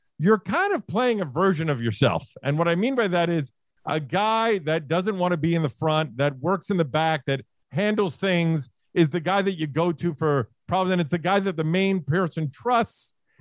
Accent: Brooklyn, New York, United States; And it was three Italians and me. I'm a Jew from Brooklyn.

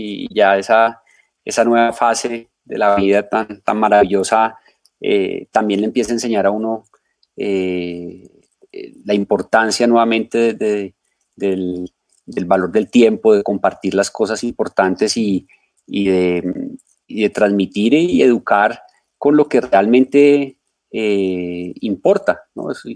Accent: Popayán, Cauca, Colombia; Yo crecí en Popayán, yo soy de Popayán. Aquí viví toda mi infancia, me gradué del colegio.

